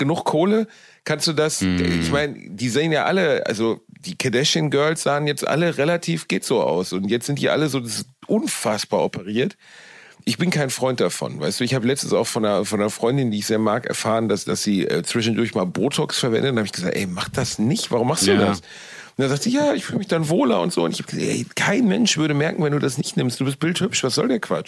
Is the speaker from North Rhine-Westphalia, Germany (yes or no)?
yes; Cologne, North Rhine-Westphalia, Germany; Ich bin wieder in meiner Heimatstadt Köln angekommen